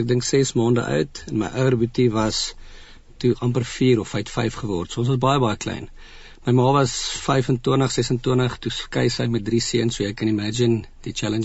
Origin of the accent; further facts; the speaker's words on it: Pretoria, Gauteng, South Africa; Doodgewone ou wat 'n doodgewone salaris verdien hier in die Moot. Ek het in die Moot groot geword. Was op Driefontein Noord Laerskool op skool gewees en toe in Oosmoot in die hoërskool.